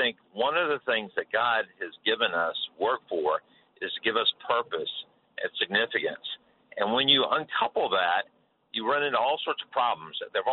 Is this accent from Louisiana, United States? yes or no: no; Florida, United States; Listen, I grew up in Florida